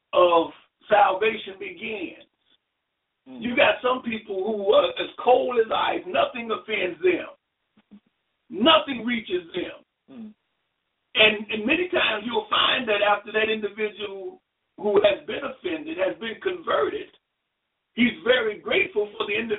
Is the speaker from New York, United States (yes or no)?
no; Gary, Indiana, United States; Growing up in Gary, Indiana